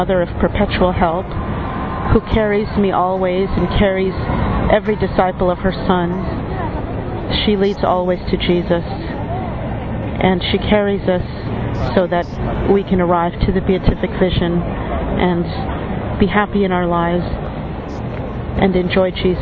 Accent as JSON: {"language": "English", "country": "United States", "said": "from the United States."}